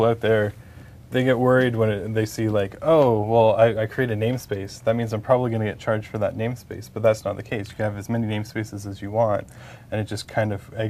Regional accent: Canada; Use Canada because I'm Canadian.

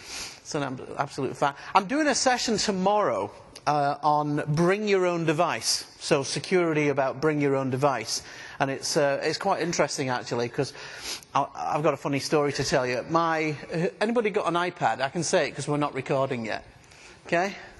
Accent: Scotland, United Kingdom; I'm from Scotland.

